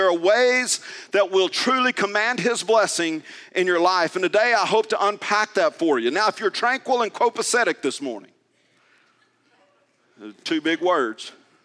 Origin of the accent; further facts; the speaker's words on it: Tulia, Texas, United States; I grew up northeast of Tulia on a farm. Some of you know that. And I'm not far from my hometown.